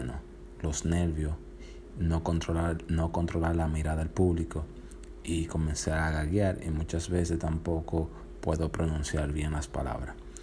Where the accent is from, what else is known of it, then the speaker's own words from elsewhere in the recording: Santiago de los Caballeros, Santiago, Dominican Republic; soy de Santiago, específicamente La Herradura.